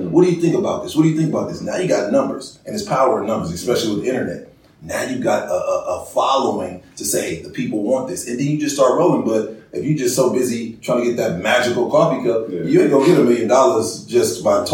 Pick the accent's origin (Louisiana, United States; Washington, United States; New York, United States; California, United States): California, United States; Oakland; Like, here I am. I come from Oakland. So I started out working at Home Depot.